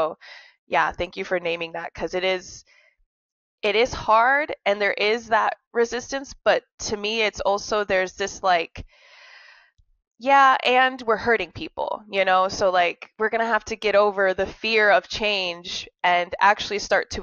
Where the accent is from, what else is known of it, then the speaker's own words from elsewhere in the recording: Iowa, United States; and also me growing up in Iowa, mind you